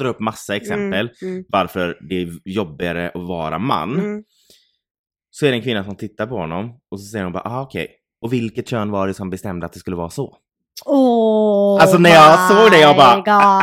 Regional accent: Sweden; Det var någon taxi och vi sa att vi var från Sweden.

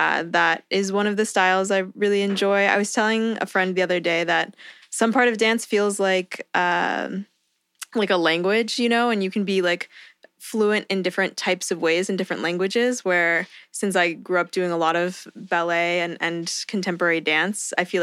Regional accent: Palo Alto, California, United States; I'm from Palo Alto, California.

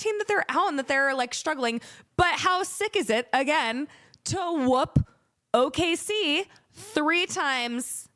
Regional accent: Fort Worth, Texas, United States; born there; and I was born in Fort Worth. So I'm a Cowboys fan.

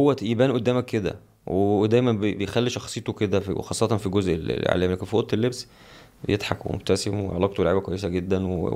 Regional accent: Egypt; اول سنه كنا اول مصريين نكون موجودين هناك

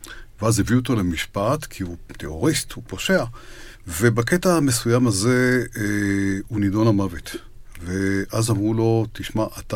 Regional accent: Ramat Gan, Tel Aviv District, Israel; born there; אני ישראלי, נולדתי ברמת גן, זאת עיר שקרובה לתל אביב.

